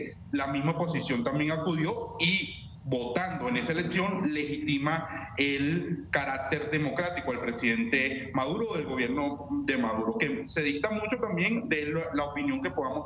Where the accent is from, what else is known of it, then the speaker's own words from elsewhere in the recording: Venezuela; Es mi preocupación como latinoamericano, más mi preocupación como venezolano